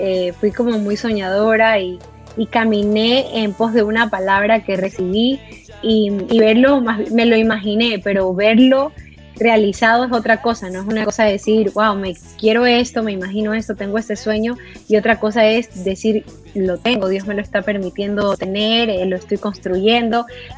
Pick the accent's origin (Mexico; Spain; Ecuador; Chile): Ecuador; now in Miami, United States; yo soy ecuatoriana, radico en Miami, Florida.